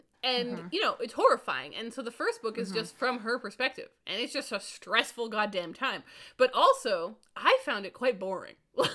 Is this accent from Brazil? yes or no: no; Canada; Like, I'm Canadian.